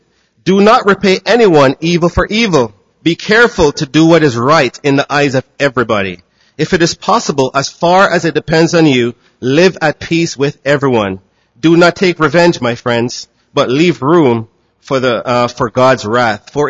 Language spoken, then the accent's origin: English; Jamaica; I'm from Jamaica, the land of the fast runners.